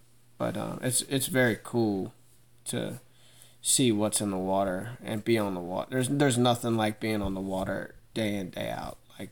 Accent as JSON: {"language": "English", "town": "Montrose", "region": "Virginia", "country": "United States", "tie": "born or raised there", "said": "Yeah, for sure. … I grew up in Montrose, Virginia."}